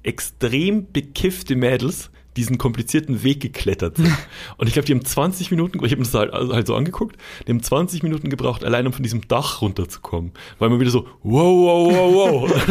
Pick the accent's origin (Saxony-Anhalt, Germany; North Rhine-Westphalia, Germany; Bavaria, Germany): Bavaria, Germany; Schwandorf; Schwandorf, also der Ort, wo ich aufgewachsen bin, ist relativ, also es ist keine schöne kleine bayerische Stadt. Und da gab es halt so eine Innenstadt, in Anführungszeichen. Da wohnen, keine Ahnung, 9000 Leute in der kompletten Stadt, also richtig klein.